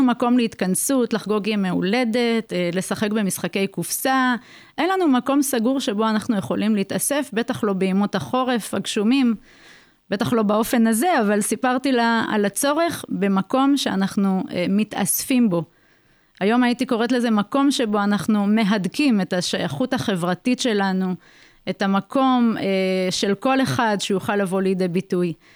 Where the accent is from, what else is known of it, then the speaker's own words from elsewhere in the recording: Ofakim, Southern District, Israel; כילדה שגרה בשכונת מצוקה, אפשר לומר, באופקים. קראו לה מרכז קליטה, לימים היא קיבלה את השם קיבוץ גלויות.